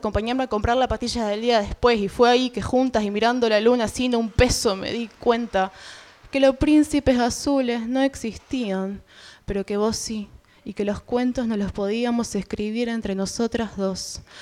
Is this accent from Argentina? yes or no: yes; Corrientes, Argentina; soy de Corrientes, soy de un barrio de Corrientes, así que es como bastante loco estar acá